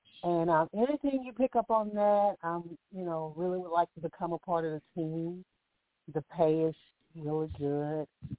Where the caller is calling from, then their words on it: Alabama, United States; I'm calling from Alabama.